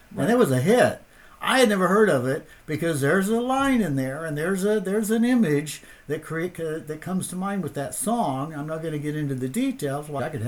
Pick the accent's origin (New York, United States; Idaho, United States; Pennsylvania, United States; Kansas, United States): Kansas, United States; Growing up in Southeast Kansas, we were in the Bible Belt.